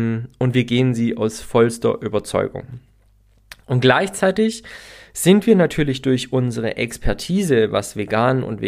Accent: Herrenberg, Baden-Württemberg, Germany; an einem Ort in meiner Heimatstadt Herrenberg an unserem Marktplatz

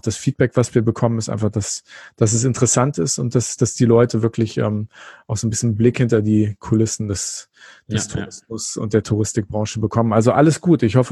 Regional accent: Hanover, Lower Saxony, Germany; ich bin ja im Norden Hannovers groß geworden.

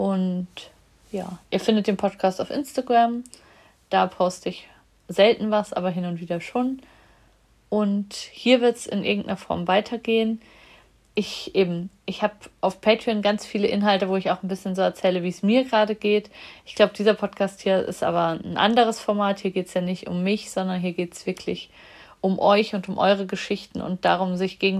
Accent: East Germany, Germany; born there; zumindest in der DDR, wo ich geboren bin

